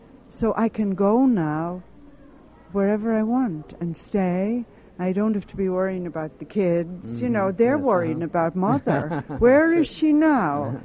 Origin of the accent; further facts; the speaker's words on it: Dublin, Leinster, Ireland; I do funny bits about my family, mm-hmm, and, mm-hmm, about my aunts, and, you know, growing up in Dublin, a lot of comedy in my act.